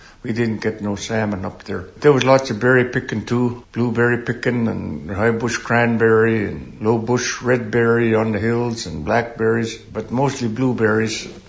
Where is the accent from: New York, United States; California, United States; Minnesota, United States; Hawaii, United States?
New York, United States; Nyack; We went to Boy Scouting together in Nyack.